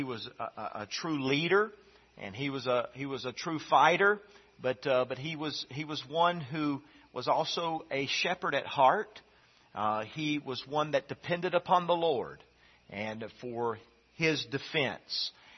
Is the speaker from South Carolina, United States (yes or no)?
yes; South Carolina, United States; when I grew up in South Carolina, we used to go and love buying bottle rockets. They were legal, and I don't think they're legal in Georgia